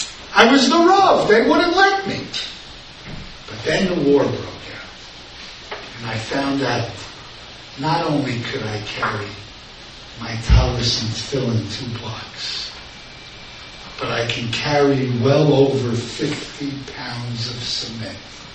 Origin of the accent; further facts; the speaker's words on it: Newark, New Jersey, United States; I was born and raised in Newark.